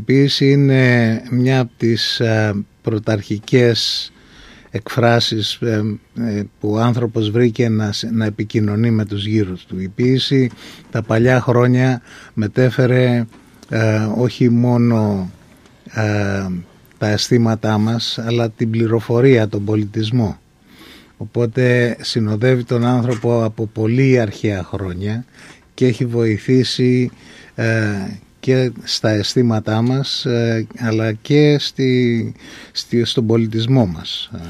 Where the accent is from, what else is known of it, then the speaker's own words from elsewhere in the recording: Crete, Greece; accent: Cretan; first language Cretan; η πρώτη μου γλώσσα ήταν τα κριτικά εμένα.